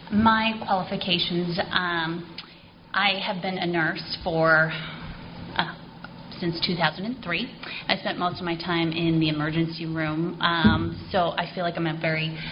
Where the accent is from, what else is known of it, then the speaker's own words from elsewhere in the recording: South Dakota, United States; moved away as an adult; I'm an outsider. I came from South Dakota, and I married my husband, and we moved home as soon as we can.